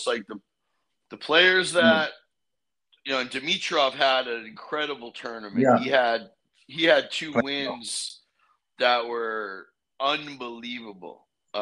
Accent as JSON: {"language": "English", "region": "Rhode Island", "country": "United States", "tie": "born or raised there", "said": "And then I grew up in Rhode Island, so the Tennis Hall of Fame is there."}